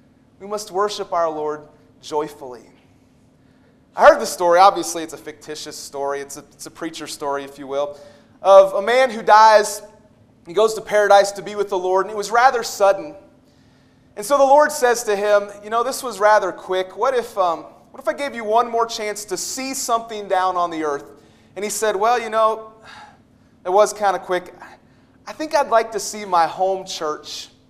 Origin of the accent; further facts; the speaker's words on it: West Virginia, United States; Now, I grew up in West Virginia, and I know my audience